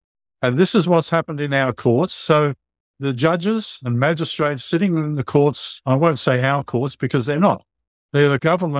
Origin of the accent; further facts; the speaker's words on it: Queensland, Australia; I'm a Queenslander, remember